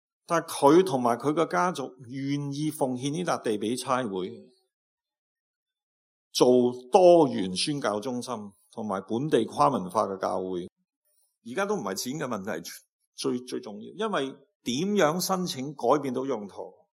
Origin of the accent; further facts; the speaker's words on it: Guangdong, China; 不过我作为广东人，广东话有9个声调嘅。